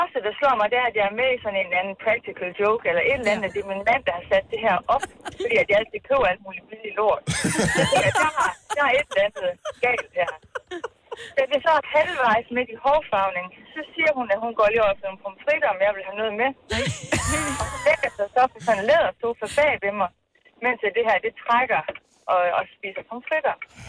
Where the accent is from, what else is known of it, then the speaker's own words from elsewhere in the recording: Struer, Central Denmark Region, Denmark; Jeg er fra Struer.